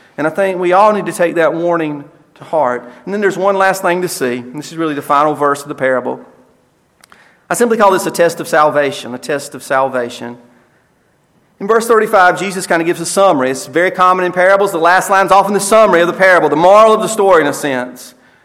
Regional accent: the South, United States; I'm a Southerner like you. But I'll tell you what, the South is filled with folks who love morality but don't love Christ.

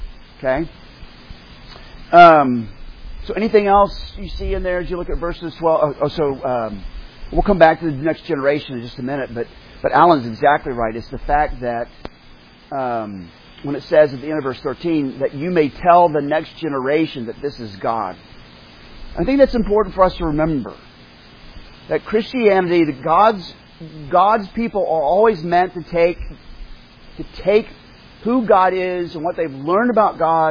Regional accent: Oklahoma, United States; And I grew up in Oklahoma.

